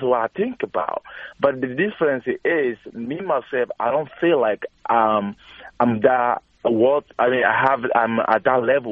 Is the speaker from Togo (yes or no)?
yes; Togo; moved away; also born or lived in Ghana; I'm an immigrant from Togo, which was Africa. Actually, I was born in Ghana and I came here.